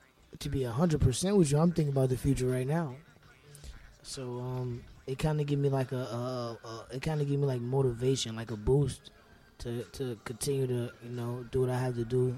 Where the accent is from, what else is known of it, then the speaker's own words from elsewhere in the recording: New York City, New York, United States; I'm from the Bronx, man. New York City, you heard?